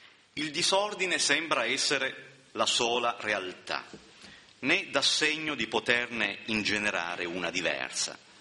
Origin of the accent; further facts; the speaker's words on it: Southern Italy, Italy; Beh, insomma, da Terrone mi adonto un po', però insomma è così.